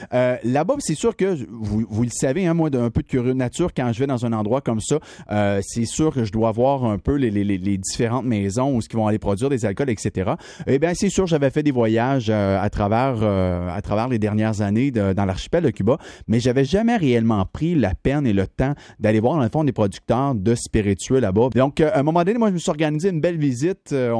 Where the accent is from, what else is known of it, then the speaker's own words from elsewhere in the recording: Quebec, Canada; ces produits-là ne sont pas disponibles ici chez nous au Québec